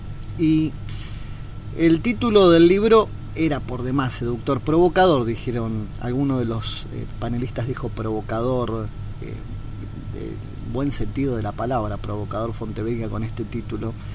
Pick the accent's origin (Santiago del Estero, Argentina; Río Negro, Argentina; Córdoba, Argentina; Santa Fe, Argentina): Río Negro, Argentina; Bariloche; En mi caso soy de Bariloche, soy de la Patagonia, entonces tenía un conocimiento previo de los Kirchner que tenemos los que vivimos allá en el sur, ¿no?